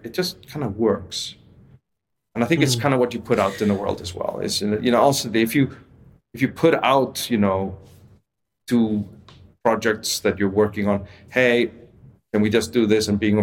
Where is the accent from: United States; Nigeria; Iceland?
Iceland; I come from Iceland originally, which is a weird place to begin with.